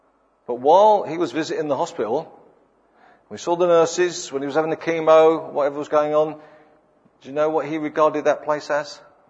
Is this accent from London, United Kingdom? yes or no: yes; King's Cross, London, United Kingdom; When I grew up in King's Cross, I'm an inner city boy. Council estates, drug dealers, gangs, prostitution, that kind of area.